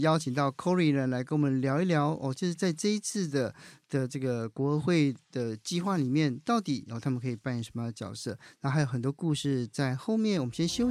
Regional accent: Kaohsiung, Taiwan; 我也是高雄人

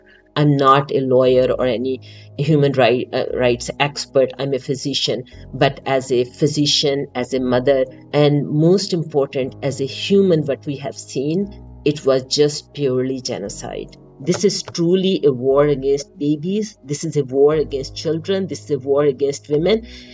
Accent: Canada; I'm a Canadian physician working and living in Calgary area.

